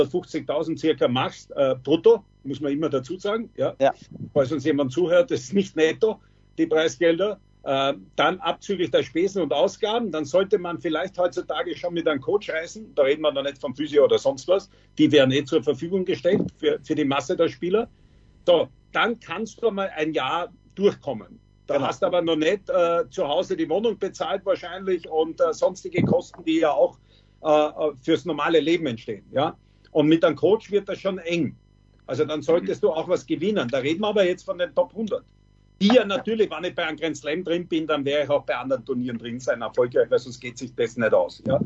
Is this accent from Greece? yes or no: no; Austria; bei uns in Österreich